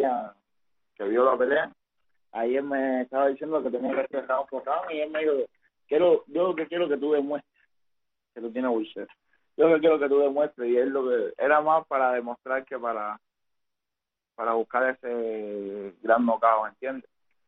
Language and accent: Spanish; Cuba; a mi pueblo cubano